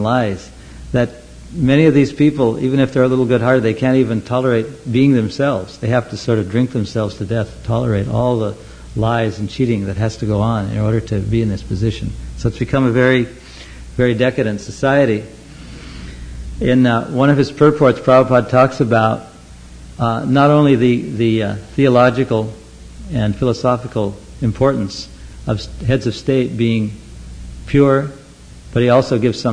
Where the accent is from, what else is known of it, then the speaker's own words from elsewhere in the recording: Oregon, United States; When I was young, I grew up in Oregon, all the liquor was dispensed in state-owned liquor stores.